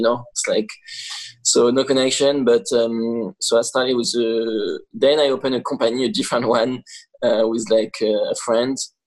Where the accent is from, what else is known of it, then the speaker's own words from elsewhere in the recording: Nice, Provence-Alpes-Côte d'Azur, France; English is a second language; moved away as an adult; now in Los Angeles, United States; So, yeah, I moved like here like in 2012, like 8 years ago. I'm from France, Nice.